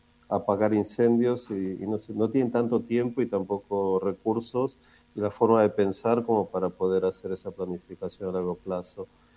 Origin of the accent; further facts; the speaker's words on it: Buenos Aires, Argentina; accent: porteño; moved away as an adult; also born or lived in Israel; Porteño, sí. No, yo soy argentino, pero yo me fui hace 33 años de Argentina, me fui a hacer una maestría en Israel